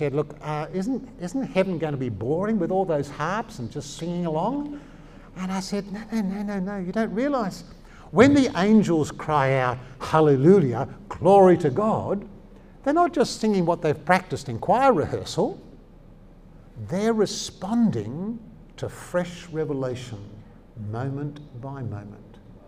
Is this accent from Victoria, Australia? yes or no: no; Sydney, New South Wales, Australia; It's not just a microcosm of what's happening in Brisbane, and I come from Sydney.